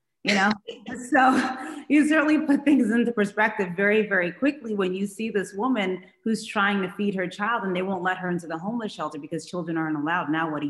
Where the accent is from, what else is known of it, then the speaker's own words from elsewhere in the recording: New York City, New York, United States; especially as immigrants, you know, growing up in New York City, growing up in the 80s during the crack epidemic, you know, we're living in, you know, project housing.